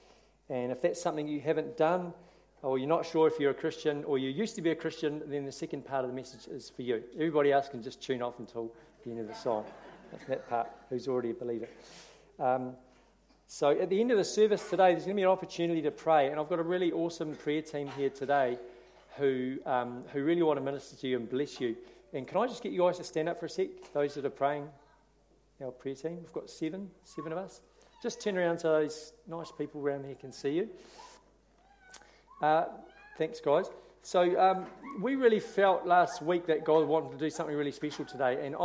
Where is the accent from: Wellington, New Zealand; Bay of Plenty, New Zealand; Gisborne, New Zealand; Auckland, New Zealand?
Auckland, New Zealand; I grew up in Auckland, and I'm the youngest of 3 children to a non-Christian family.